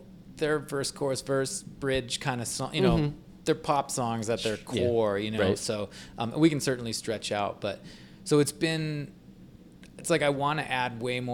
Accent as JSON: {"language": "English", "town": "Chicago", "region": "Illinois", "country": "United States", "tie": "born or raised there", "said": "my hometown."}